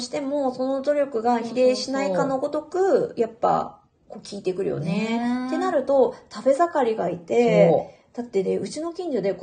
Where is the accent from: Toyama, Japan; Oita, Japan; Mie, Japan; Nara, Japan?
Oita, Japan; 私あの大分出身で、あの車でね、四国ちょっと車で乗り付けてフェリーでそのちょっと行って